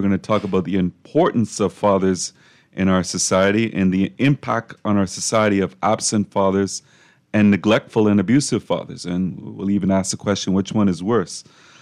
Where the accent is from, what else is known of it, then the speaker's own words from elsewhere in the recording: Bahamas; I've been asked, where are you from? I say the Bahamas.